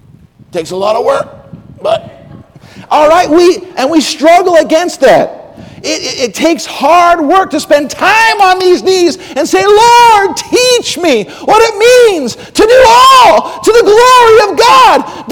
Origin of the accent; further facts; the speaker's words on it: Utah, United States; I grew up in Utah, and we would visit my relatives in West Virginia